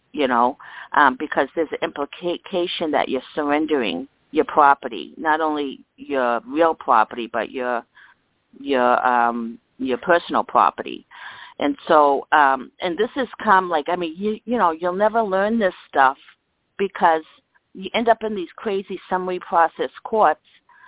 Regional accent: Massachusetts, United States; from Massachusetts.

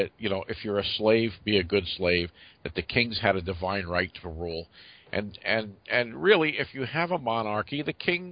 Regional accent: United States; we were raised in American, us Americans

